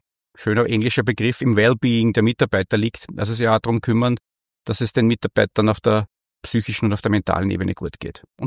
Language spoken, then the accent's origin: German; Linz, Upper Austria, Austria; Ich bin in Urfahr aufgewachsen.